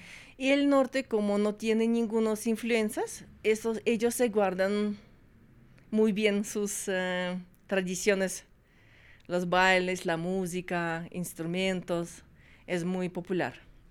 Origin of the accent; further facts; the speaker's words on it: Uzbekistan; Spanish is a second language; now in Colombia; Soy media coreana, media bielorrusa. Mi papá es coreano, mi mamá es bielorrusa. Y yo nací y crecí en Uzbekistán.